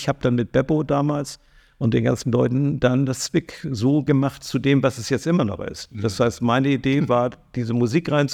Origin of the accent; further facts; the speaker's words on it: Hamburg, Germany; Und ich habe dann hier mit 2, 3 Jahren, fühle mich natürlich als Hamburger so.